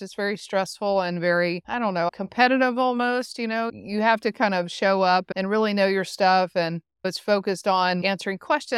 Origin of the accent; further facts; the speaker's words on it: Gainesville, Georgia, United States; I am born and raised in Gainesville, Georgia. I went to school all in Georgia